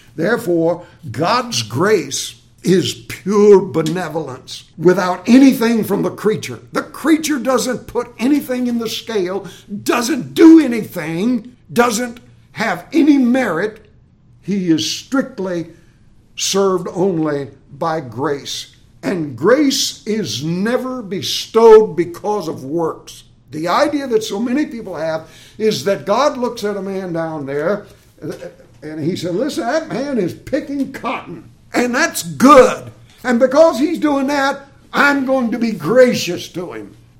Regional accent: Arkansas, United States; at least where I grew up in Arkansas, and that's where I saw them, they were spotted.

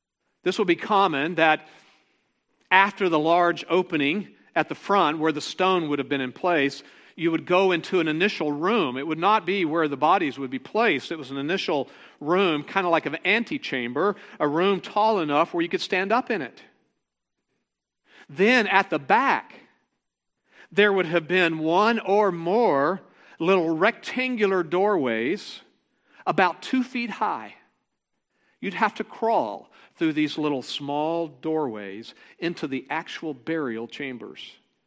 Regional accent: California, United States; I'm from California. I know what that means.

